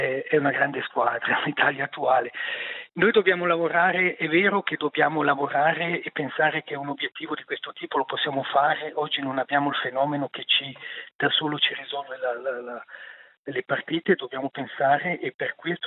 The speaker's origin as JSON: {"language": "Italian", "country": "Switzerland", "said": "Forse sto scoprendo che noi svizzeri ci dimentichiamo troppo facilmente da dove arriviamo"}